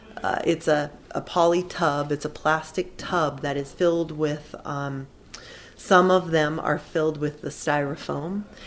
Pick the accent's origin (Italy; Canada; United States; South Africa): United States; Petersburg, Alaska; Well, actually, I grew up in the North Harbor. My dad had stall number 37 for about 50 years.